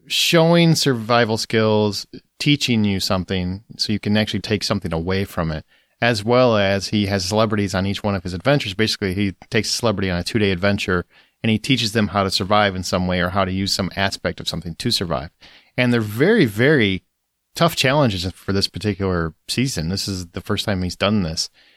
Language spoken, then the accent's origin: English; Rockford, Illinois, United States; That's my hometown.